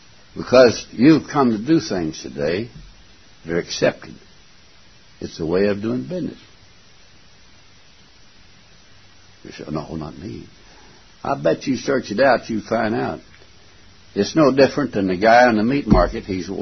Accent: Scotland, United Kingdom; I believe in the profit system. I'm a Scot. I have to believe in that.

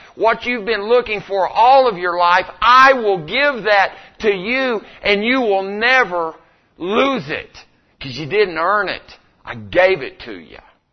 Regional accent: Artesia, New Mexico, United States; I'm from Artesia, New Mexico, and we just kind of had a rough upbringing over there

